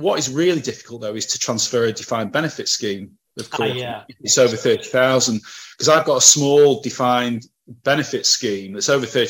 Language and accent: English; Preston, North West England, United Kingdom; so I'm from Preston. This guy's from Preston. Preston's quite a small place, and you tend to know famous people who've done well.